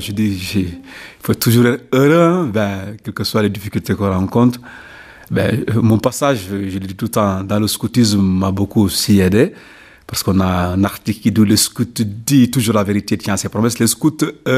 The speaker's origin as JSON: {"language": "French", "region": "Casamance", "country": "Senegal", "moved": "as an adult", "said": "je ne suis pas ordonné uniquement pour rester au Sénégal en Casamance."}